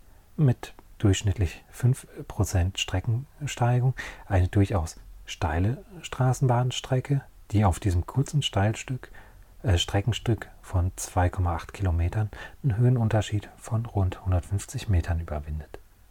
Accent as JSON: {"language": "German", "region": "North Rhine-Westphalia", "country": "Germany", "tie": "born or raised there", "said": "Meine Heimat ist die Grenze zwischen Bergischem Land und Rheinland. Dort bin ich zu Hause."}